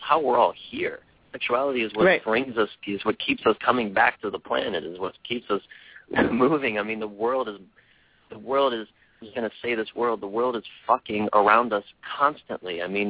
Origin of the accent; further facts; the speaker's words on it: Maryland, United States; now in California, United States; I'm from the East Coast, so I grew up in Maryland.